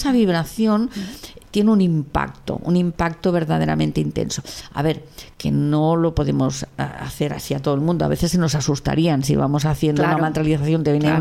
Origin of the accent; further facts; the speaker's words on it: Spain; first language Catalan; Spanish is a second language; yo el primero lo hice en castellano, uh-huh, y traducirlo al catalán, que sí que es mi lengua materna, me costó lo suyo.